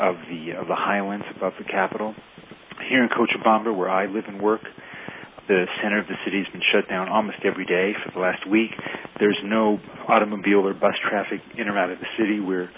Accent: California, United States; I'm an American. I'm from California.

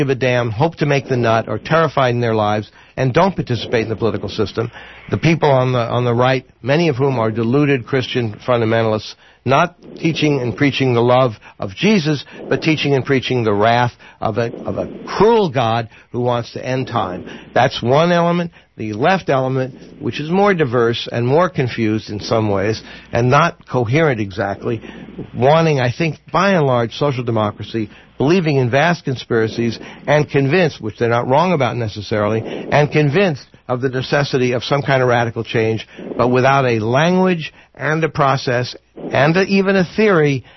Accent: San Diego, California, United States; You know, I grew up in San Diego.

